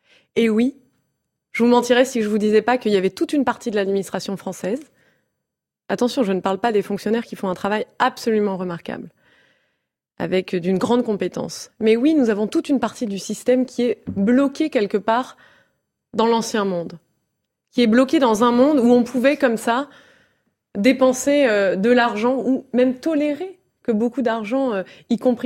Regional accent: Provence-Alpes-Côte d'Azur, France; et moi je viens du Vaucluse

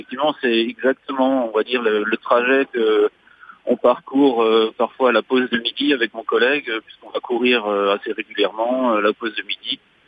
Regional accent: Mulhouse, Grand Est, France; je suis de Mulhouse et je suis frontalier. Ça veut dire que 5 jours par semaine, je viens à Bâle pour travailler.

